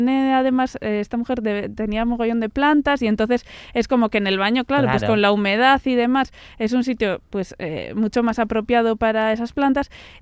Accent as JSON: {"language": "Spanish", "town": "Vitoria", "region": "Basque Country", "country": "Spain", "said": "el clima de tu ciudad también, muy importante, que yo soy de Vitoria y sé de lo que os hablo"}